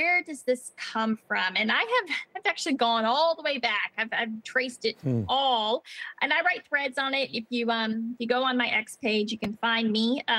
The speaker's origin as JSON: {"language": "English", "region": "North Carolina", "country": "United States", "tie": "born or raised there", "said": "like you said, I grew up in North Carolina, and I never heard any of this stuff."}